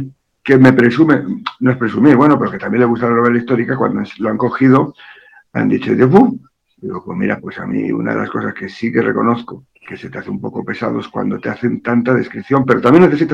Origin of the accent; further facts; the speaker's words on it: Spain; como buen español no leo los créditos